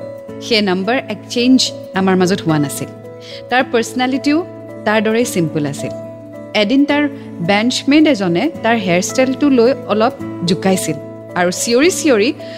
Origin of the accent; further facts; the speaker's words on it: Nagaon, Assam, India; মই নগাঁৱৰ বাসিন্দা।